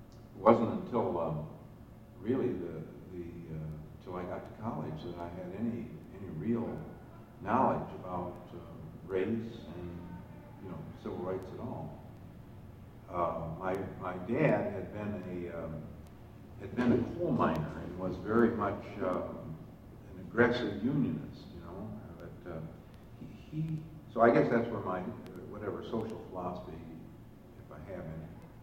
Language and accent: English; Dearborn, Michigan, United States; I mean, I remember growing up in Dearborn. My folks left a house at Woodward and Forest and bought a piece of land out in Dearborn and built a house.